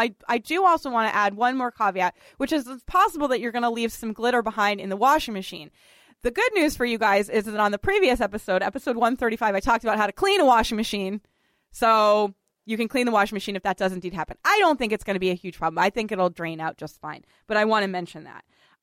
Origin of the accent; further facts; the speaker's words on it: Boston, Massachusetts, United States; moved away as an adult; Richard and I are both from Boston, and we often talk about, you know, our sort of love of growing up in Boston.